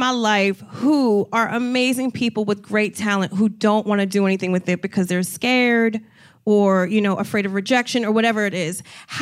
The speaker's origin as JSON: {"language": "English", "region": "New Jersey", "country": "United States", "said": "I couldn't read the whole thing because I'm from Jersey in one night."}